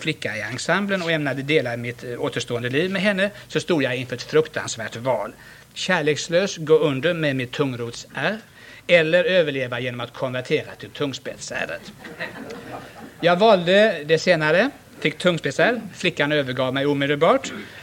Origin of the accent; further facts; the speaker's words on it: Ronneby, Blekinge, Sweden; accent: Blekinge dialect; Och jag fick råd när han talade om att jag kom från Ronneby.